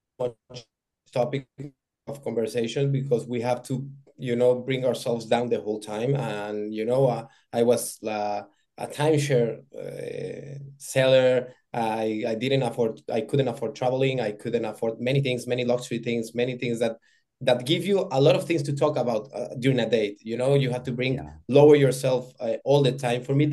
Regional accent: Mexico; I'm from Mexico

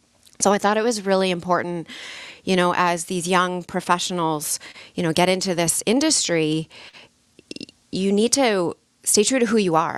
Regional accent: Ontario, Canada; And even though I'm from Ontario and all my family's there, I, you know, really established some deep roots here.

